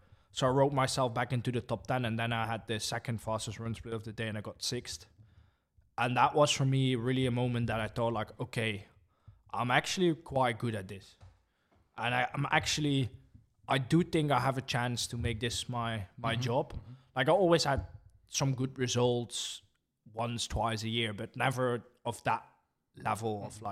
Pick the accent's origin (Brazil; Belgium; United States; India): Belgium; Spalbeek, Limburg; Spalbeek. So that's it's a joke, but that's my hometown and it's very, very small. We don't even have a lake or a pool.